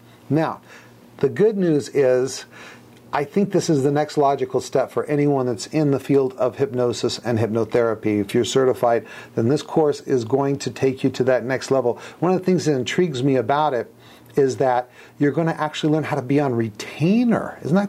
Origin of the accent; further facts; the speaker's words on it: South Gate, California, United States; I grew up in Los Angeles, actually a suburb of Los Angeles called Southgate.